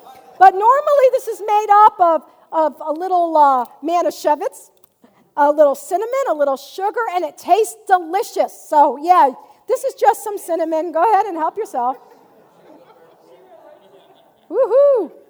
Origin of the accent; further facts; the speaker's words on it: Hartford, Connecticut, United States; those of us from the Northeast, I'm from Hartford, Connecticut originally